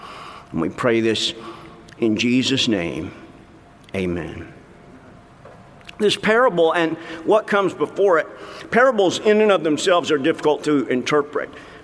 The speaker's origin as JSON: {"language": "English", "region": "the South", "country": "United States", "tie": "born or raised there", "said": "I grew up in the South, so there was a lot of storytelling in my family."}